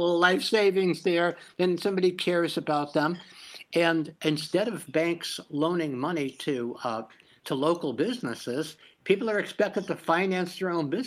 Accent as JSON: {"language": "English", "town": "New York City", "region": "New York", "country": "United States", "tie": "born or raised there", "said": "I didn't grow up on Park Avenue. I grew up on Park Place, Avenue in Bedford-Stuyvesant."}